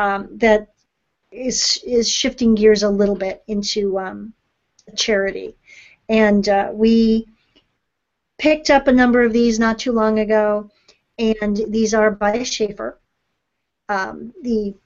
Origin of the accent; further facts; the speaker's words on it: Ticonderoga, New York, United States; born there; I was born in Ticonderoga.